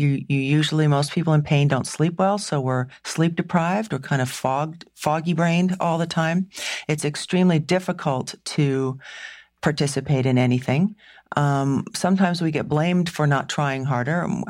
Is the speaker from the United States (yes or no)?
yes; New England, United States; Now, I'm from New England. We do stoicism really well.